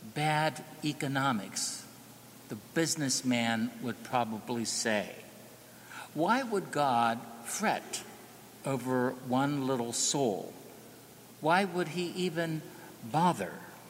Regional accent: Ireland; Of course, I'm Irish and I'm not very good at Italian.

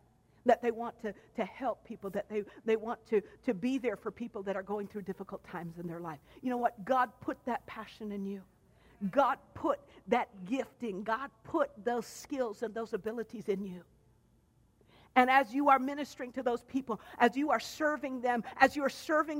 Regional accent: Oklahoma, United States; also born or lived in Jamaica; now in Florida, United States; My dad was Lebanese, my mother Cuban, and I was born in Jamaica, West Indies, and raised in Oklahoma. How much more mixed up could you get?

